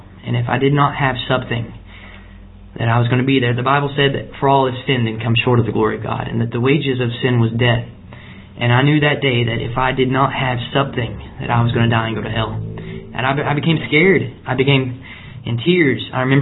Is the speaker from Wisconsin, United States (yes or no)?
no; Somerset, Kentucky, United States; I'm from Somerset, Kentucky.